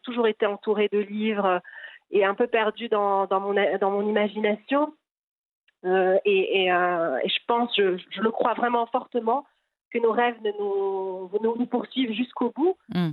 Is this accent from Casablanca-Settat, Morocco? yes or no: no; Marrakesh, Marrakesh-Safi, Morocco; moved away as an adult; moi je suis née et j'ai grandi au Maroc, donc j'ai toujours eu un lien particulier avec mon pays comme la plupart des Marocains, mais je ne réalisais pas à ce moment-là en grandissant, lorsque j'ai quitté Marrakech à 18 ans